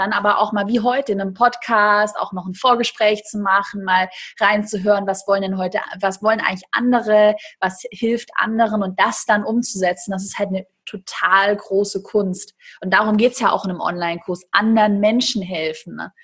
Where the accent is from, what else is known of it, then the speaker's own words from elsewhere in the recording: Baden-Württemberg, Germany; Schwabe, ich bin auch Schwabe.